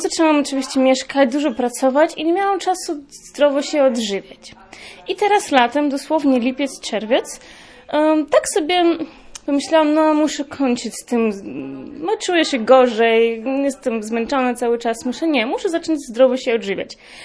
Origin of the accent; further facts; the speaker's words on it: Ukraine; Polish is a second language; Powiem szczerze, że no jestem z Ukrainy i u nas no już jest ten teraz problem